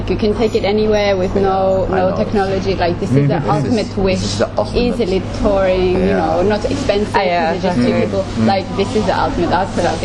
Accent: Iceland; English is a second language; I come from Iceland where only white people live

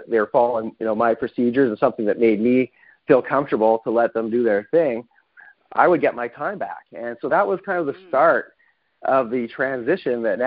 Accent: Calgary, Alberta, Canada; now in United States; I'm originally from Calgary, Canada, and I was only investing in Canada back at the beginning of my career.

